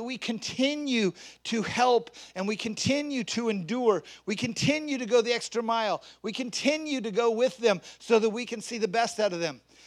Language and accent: English; the South, United States; I will tell you that I come from the South.